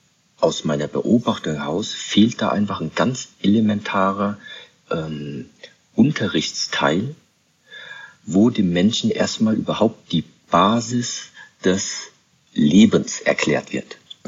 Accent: Germany; ich bin in Deutschland aufgewachsen, wie jedes Kind auch, hatte ich eine Kindheit.

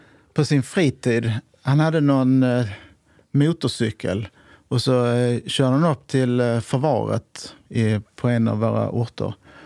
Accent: Skåne, Sweden; accent: Scanian; Nej, det är min dialekt. Ja, det är min dialekt.

